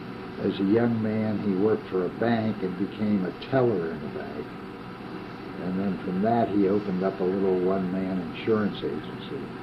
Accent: Pittsburgh, Pennsylvania, United States; I grew up in Squirrel Hill.

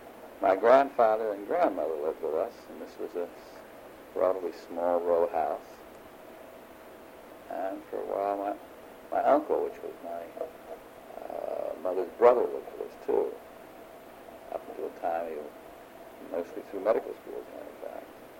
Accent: Philadelphia, Pennsylvania, United States; I grew up in Philadelphia. And we grew up in a lower middle class neighborhood. It wasn't bad. It was a place called Logan, mostly Jewish neighborhood, which has since, of course, deteriorated.

